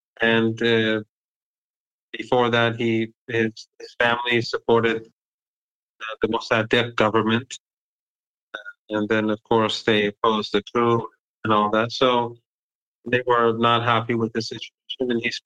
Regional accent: Iran; also born or lived in Richmond, Virginia / Ohio; I was born in Richmond, Virginia, and for 6 years, my parents moved to Ohio. And when the revolution happened, we moved back to Iran. And so I've lived in Iran ever since then

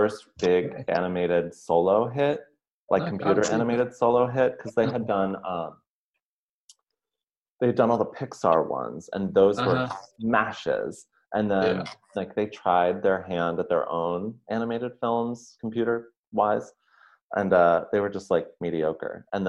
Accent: United States; and I'm an American

